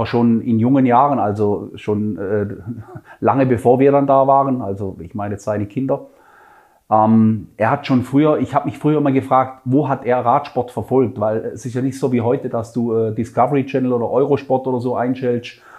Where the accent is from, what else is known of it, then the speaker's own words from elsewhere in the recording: Oberbaldingen, Baden-Württemberg, Germany; ich bin auf dem Land aufgewachsen, in Oberbaldingen. Das gehört zu Bad Dürrheim.